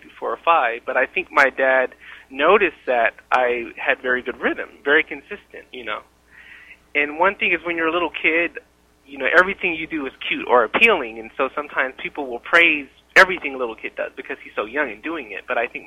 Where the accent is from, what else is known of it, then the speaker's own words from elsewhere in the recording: California, United States; Well, you know, I'm from Southern California.